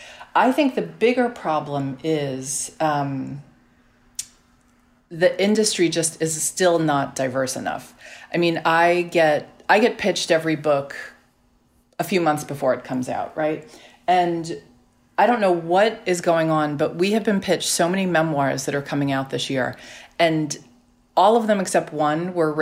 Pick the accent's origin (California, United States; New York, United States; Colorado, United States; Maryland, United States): New York, United States; Staten Island; you teased me for growing up in Staten Island.